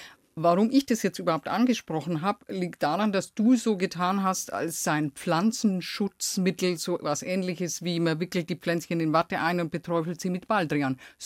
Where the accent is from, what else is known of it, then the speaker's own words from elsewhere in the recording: Bavaria, Germany; in den 70er Jahren, ich komme ja aus Unterfranken und wir hatten einen großen Streuobstbestand.